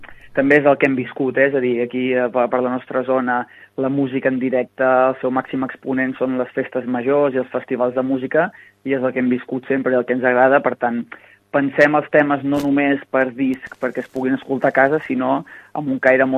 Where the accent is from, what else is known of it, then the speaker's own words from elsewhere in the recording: Torroella de Montgrí, Catalonia, Spain; som de Torroella de Montgrí i als voltants, i és una zona molt musical.